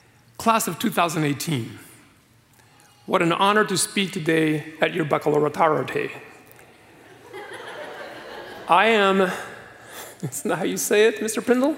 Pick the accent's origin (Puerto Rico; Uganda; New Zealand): Puerto Rico; born there; also born or lived in Orlando, United States; Not Orlando. I lived in Orlando, okay. But I was born in Puerto Rico.